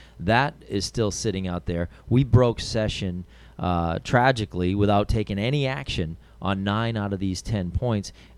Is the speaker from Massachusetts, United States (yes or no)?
no; Schaghticoke, New York, United States; running back and forth between my hometown of Scaticoke, where the Scaticoke Fair starts today as well